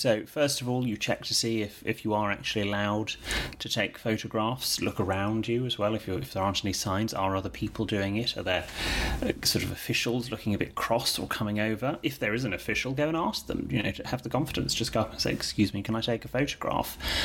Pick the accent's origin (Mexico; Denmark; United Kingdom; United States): United Kingdom; England; I've just done a show for BBC One Northern Ireland where I had to experience this, and as an Englishman, it was very alien